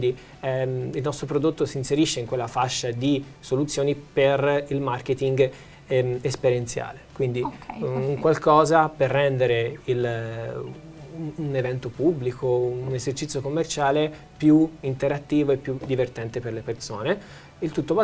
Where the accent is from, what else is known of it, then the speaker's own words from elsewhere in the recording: Pisa, Tuscany, Italy; C'era un evento in provincia di Pisa, perché noi veniamo da Pisa